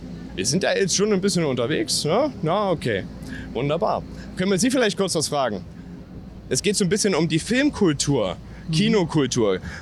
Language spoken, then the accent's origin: German; Erfurt, Thuringia, Germany; ich habe es als Erfurter kennengelernt, aber ursprünglich aus Weimar.